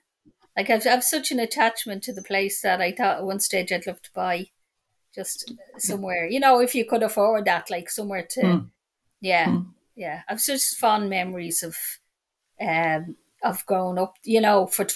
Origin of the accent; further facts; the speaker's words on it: Dublin, Leinster, Ireland; so I'll be 64 this year. And I was born in Dublin, so I'm in Drimna. So I was born in Drimna in Dublin.